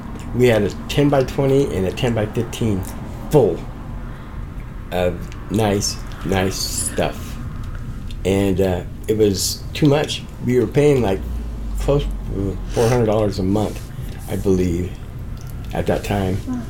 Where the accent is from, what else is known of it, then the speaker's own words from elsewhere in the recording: Portland, Oregon, United States; born and raised in Portland, Oregon my whole life.